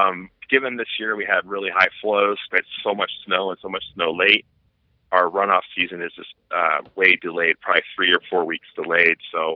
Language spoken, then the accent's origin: English; Ohio, United States; now in Denver, United States; And I grew up in the Midwest in Ohio, chasing species around there